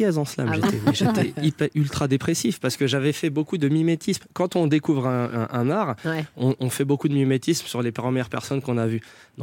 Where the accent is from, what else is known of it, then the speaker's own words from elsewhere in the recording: Saint-Denis, Île-de-France, France; On a grandi ensemble à Saint-Denis.